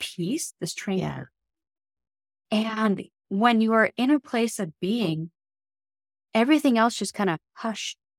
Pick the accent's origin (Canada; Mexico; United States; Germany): United States; New York; my hometown, my small little rinky-dink town that I grew up at in the South Towns outside Buffalo, New York.